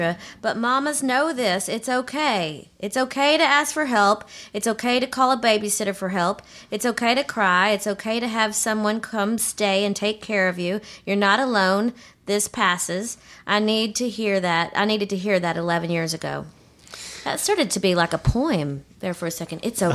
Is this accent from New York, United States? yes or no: no; Texas, United States; I'm from Texas. We don't know those kinds of words.